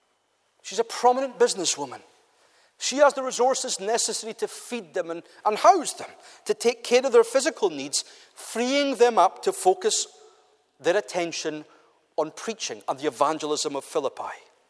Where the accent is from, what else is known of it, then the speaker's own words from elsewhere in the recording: Scotland, United Kingdom; Now, we're not English, we're Scots, but the same is often true of us